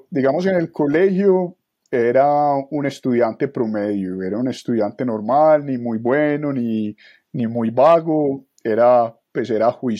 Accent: Medellín, Antioquia, Colombia; now in Bogotá, Colombia; También pues tuve que estar en la ciudad de Bogotá, yo soy de Medellín, tuve que emigrar a la ciudad de Bogotá porque allá quedaba la oficina principal.

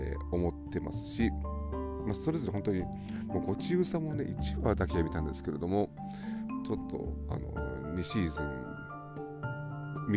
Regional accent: Nagoya, Aichi, Japan; 地元名古屋の

